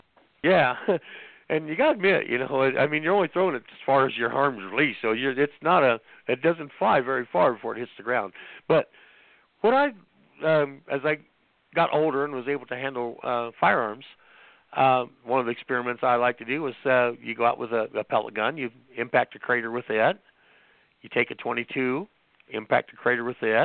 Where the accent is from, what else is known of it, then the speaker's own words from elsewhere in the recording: Indiana, United States; Years ago, when I was growing up, I grew up in Indiana, farm boy, country boy, and we learned how to hunt and everything.